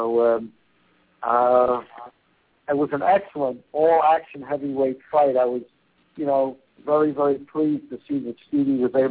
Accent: Atlantic City, New Jersey, United States; Although I was born and reared in Atlantic City, most of my training came in Philadelphia

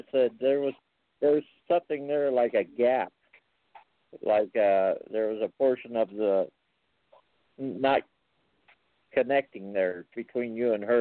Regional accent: Phoenix, Arizona, United States; born there; Well, I was born in 1949 in Phoenix, Arizona

